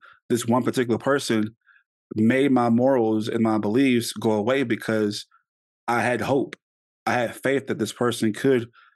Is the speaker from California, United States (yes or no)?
no; Louisiana, United States; And you know, we're from Louisiana, so we're big on superstition and intuition and stuff like that.